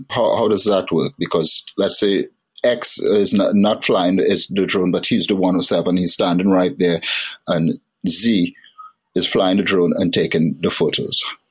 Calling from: Florida, United States; I'm calling from Florida.

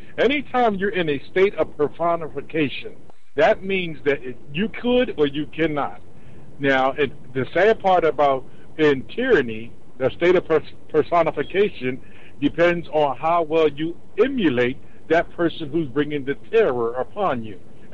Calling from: Florida, United States; I'm calling from Florida.

